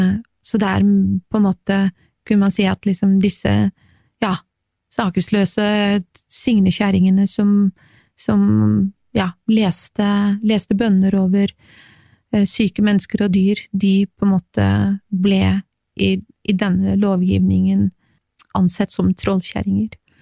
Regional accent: Grimstad, Agder, Norway; jeg kommer fra det som I sin tid het Øst-Agder. Jeg kommer fra Grimstad.

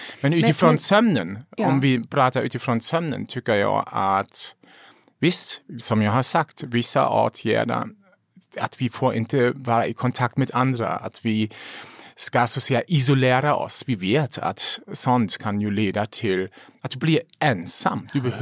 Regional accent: Germany; Swedish is a second language; now in Sweden; Jag vet till exempel, eftersom jag kom från Tyskland, i Sverige är det ju så att ni har en väldigt välutvecklat e-system.

